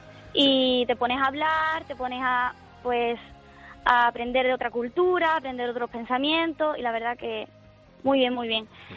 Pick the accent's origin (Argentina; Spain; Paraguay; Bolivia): Spain; Cádiz, Andalusia; Ahora mismo estoy en los barrios, en mi pueblo.